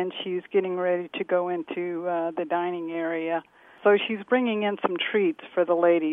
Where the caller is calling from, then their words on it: Greenwood, Indiana, United States; I'm calling from Greenwood, Indiana.